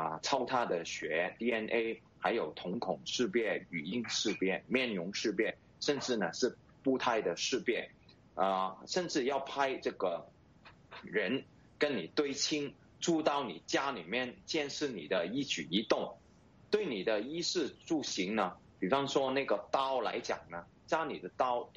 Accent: Hong Kong; 我们香港人是要求你兑现承诺

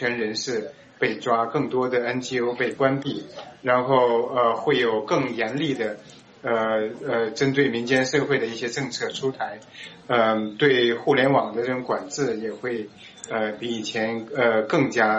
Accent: China; 我是来自中国的学者跟人权律师，在2003年和徐志勇他们一起成立了公盟

